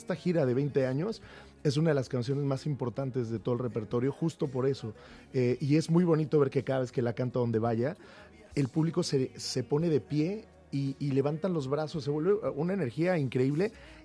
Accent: Huamantla, Tlaxcala, Mexico; Ahí empecé cuando tenía 16 años, 17, hice un programa en la radio de mi pueblo.

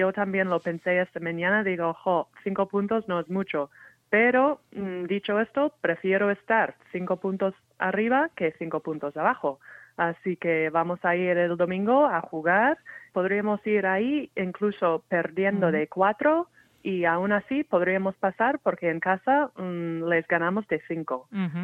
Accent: Minnesota, United States; Spanish is a second language; moved away as an adult; now in Spain; Pues yo soy de Minnesota

